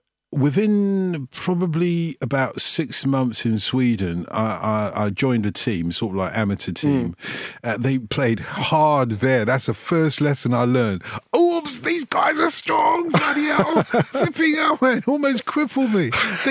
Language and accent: English; London, United Kingdom; born or raised there